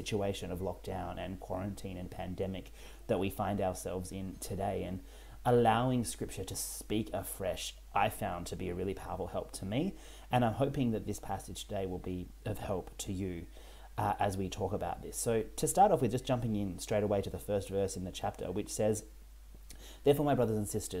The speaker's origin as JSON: {"language": "English", "region": "Western Australia", "country": "Australia", "tie": "born or raised there", "said": "I was actually born and raised in Western Australia, and so my parents still live over there, along with my brothers and sisters-in-law and their families."}